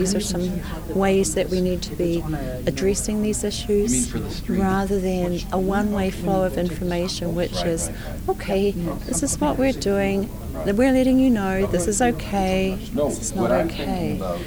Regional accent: New Zealand; I'm from Aotearoa, New Zealand, and I'm a member of the Waitaha tribe.

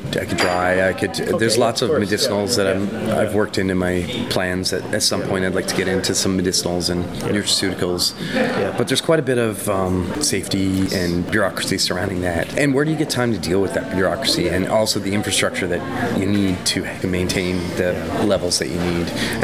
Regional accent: Ontario, Canada; I grew up in Ontario

